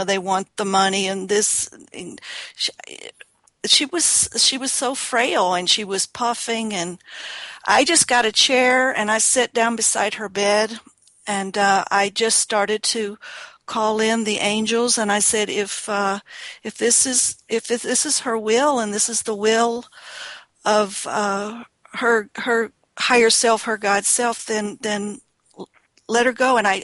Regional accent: West Virginia, United States; born there; I was born in West Virginia, so I know about that.

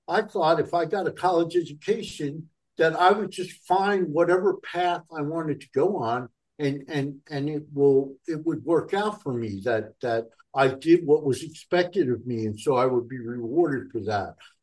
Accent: Newark, New Jersey, United States; with my mother, who I grew up in Newark, New Jersey

